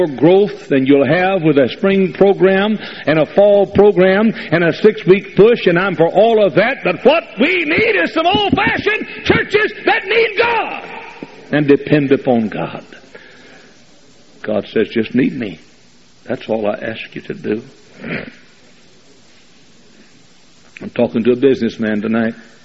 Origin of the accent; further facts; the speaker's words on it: Dallas, Texas, United States; But I'm the original Dallas Cowboy fan. I grew up in Dallas.